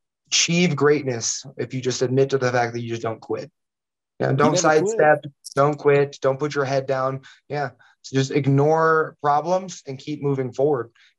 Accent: Omaha, Nebraska, United States; born there; But because I was born in Omaha, Nebraska, we were able to do big things.

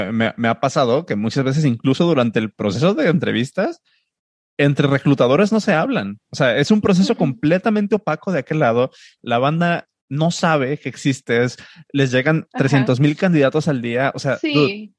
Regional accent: Mexico; nosotros lo vemos como mexicanos, digo, ¿no?

